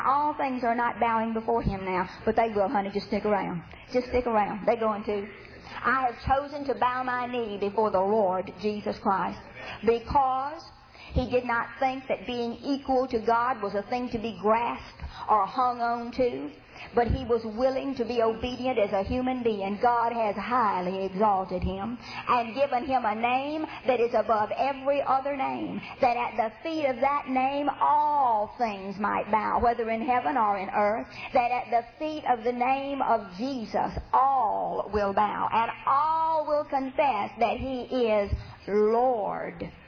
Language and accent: English; Mississippi, United States; Told you I was from Mississippi.